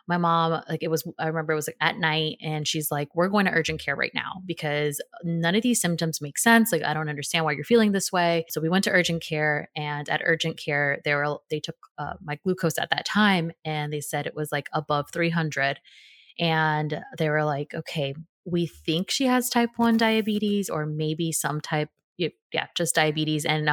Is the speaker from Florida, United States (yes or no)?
yes; Tampa, Florida, United States; now in Austin, United States; Yeah, so I am 29, and I'm originally from Tampa, Florida, but currently living in Austin, Texas.